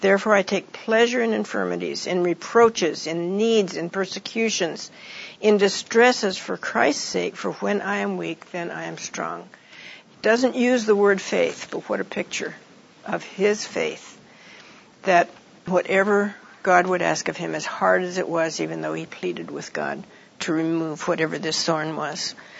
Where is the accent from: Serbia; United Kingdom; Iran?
Iran; now in United States; People said to me, what was it like growing up in Iran? And I say, it was home. You know, it was wonderful. I loved it. And I had a beautiful childhood. But I came to the States as what some of you know is a third culture kid.